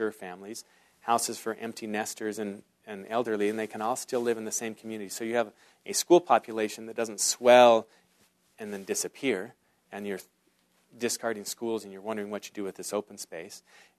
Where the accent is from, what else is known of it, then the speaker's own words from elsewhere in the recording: West Bountiful, Utah, United States; I think of my hometown that born and raised in West Bountiful, Utah.